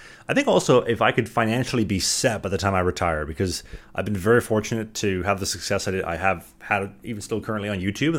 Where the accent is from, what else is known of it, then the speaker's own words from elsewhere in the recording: Winnipeg, Manitoba, Canada; I'm in Winnipeg, obviously, Winnipeg Hawks.